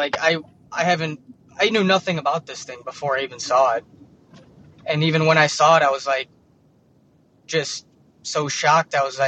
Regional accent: Streamwood, Illinois, United States; I'm from Streamwood, Illinois.

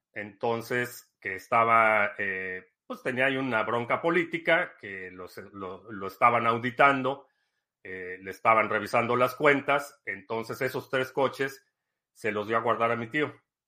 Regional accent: Mexico; Para quienes crecimos en México, en 1982, eso era impensable

